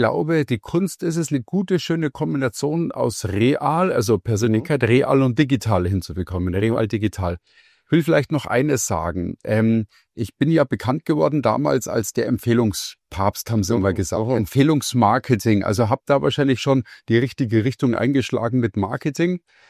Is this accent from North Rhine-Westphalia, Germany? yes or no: no; Munich, Bavaria, Germany; Ich komme aus München und südlich von München ist der Starnberger See, da habe ich lang gewohnt.